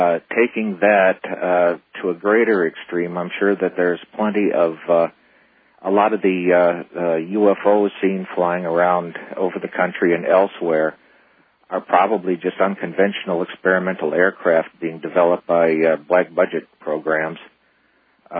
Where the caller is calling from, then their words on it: Phoenix, Arizona, United States; I'm calling from Phoenix, listening to KFYI 550 AM.